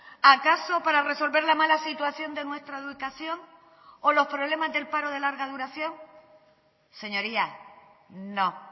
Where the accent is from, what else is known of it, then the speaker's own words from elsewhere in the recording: Canary Islands, Spain; Los canarios, señor consejero, somos los españoles que más tiempo tienen que esperar